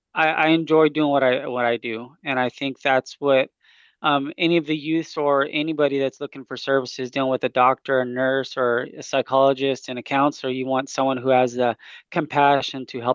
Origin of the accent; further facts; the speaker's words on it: Brawley, California, United States; So a little bit about me is I'm from Imperial County. I was born and raised in Brawley. Born in Brawley, raised in Imperial.